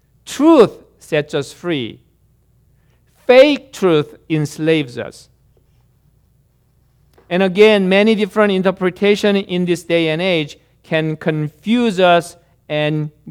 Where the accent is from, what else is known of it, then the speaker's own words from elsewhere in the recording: South Korea; moved away; When I was growing up in Korea